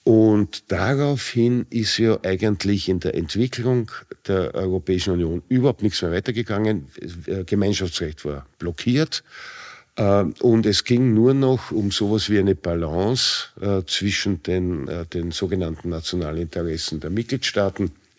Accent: Vienna, Austria; Ich bin ein Wiener, ich kenne mich aus, auch im Umland von Wien, da bin ich aufgewachsen, das ist meine Heimat.

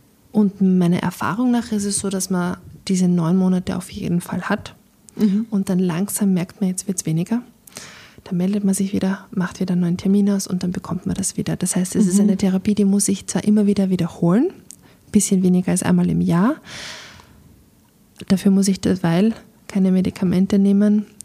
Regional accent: Austria; Und wir sind den Deutschen, hinken wir als Österreicher etwas nach

